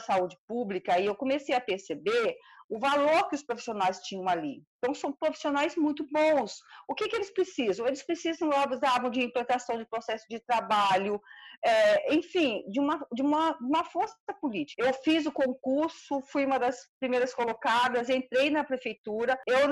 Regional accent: Rio de Janeiro, Brazil; now in São Paulo, Brazil; Eu sou do interior do Rio, me formei em técnica de enfermagem, depois eu vim para São Paulo

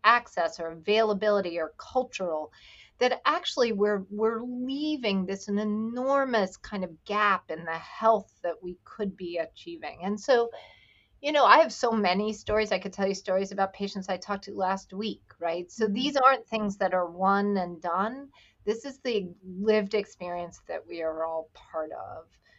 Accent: Alabama, United States; And that probably comes deep from like growing up in Alabama, moving around.

